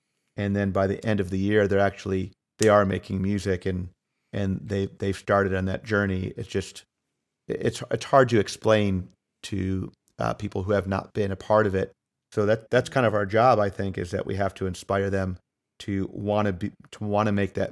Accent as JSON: {"language": "English", "region": "Ohio", "country": "United States", "tie": "born or raised there", "said": "When I was growing up in Northeast Ohio, we were the only, the school districts there are a lot smaller by the city."}